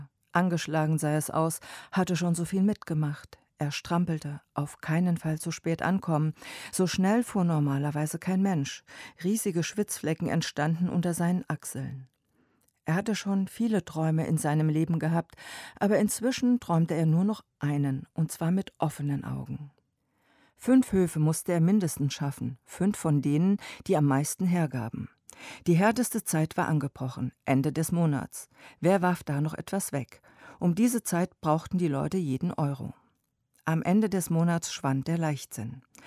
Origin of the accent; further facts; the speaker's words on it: Niedermohr, Rhineland-Palatinate, Germany; also born or lived in Börsborn; Ich bin in der Pfalz geboren, wohnte als Kind in Börsborn und Niedermohr, habe in Kaiserslautern Abitur gemacht.